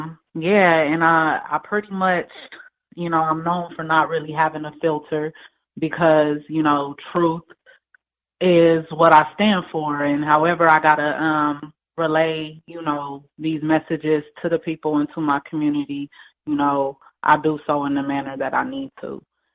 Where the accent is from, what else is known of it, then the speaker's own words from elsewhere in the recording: Los Angeles, California, United States; Like you guys said, you know, I'm born and raised in Los Angeles. I'm a poet, author, and also an educator.